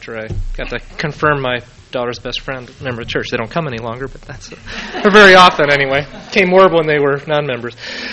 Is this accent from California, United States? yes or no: no; Chicago, Illinois, United States; But for me, growing up in Chicago, I needed the church.